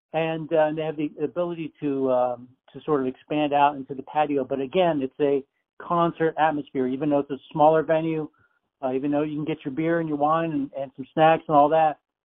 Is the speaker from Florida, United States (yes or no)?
yes; Tampa, Florida, United States; I grew up in Tampa and got a business degree from the University of South Florida